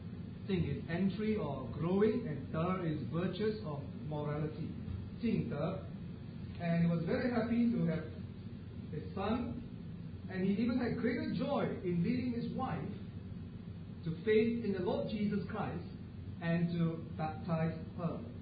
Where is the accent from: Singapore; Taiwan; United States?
Singapore; As a Singaporean, that would be a very important date